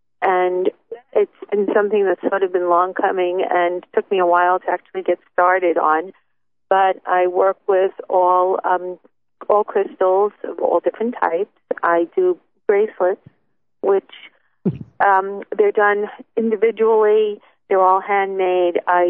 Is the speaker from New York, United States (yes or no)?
yes; Wesley Hills, New York, United States; We're actually from Wesley Hills, New York, which is... probably between New City and your Nyack area.